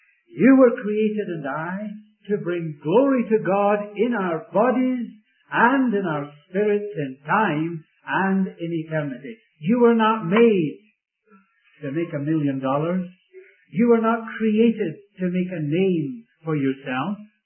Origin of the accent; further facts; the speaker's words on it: Scotland, United Kingdom; The fact that I'm a Scot may make a lot of people jealous. But really, I couldn't help it. I was born there. I was brought up in that land